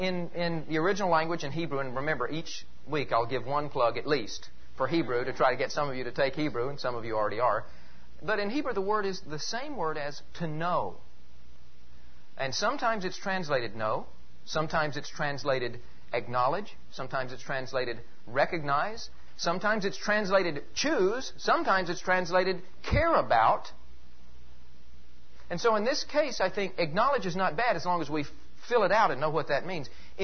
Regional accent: Tennessee, United States; I think when I was growing up in Tennessee, there was a singer named

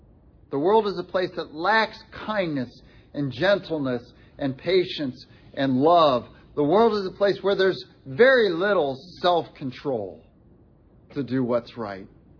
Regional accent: Rochester, New York, United States; Growing up in Rochester, New York, I had lots of Jewish friends.

